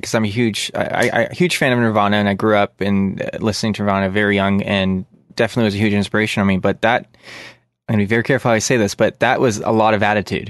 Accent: Canada; I'm Canadian. I'm vegan.

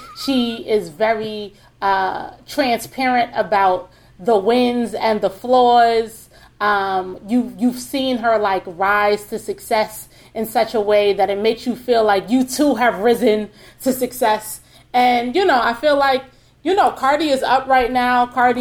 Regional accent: Queens, New York, United States; So I'm from Southside Jamaica, Queens.

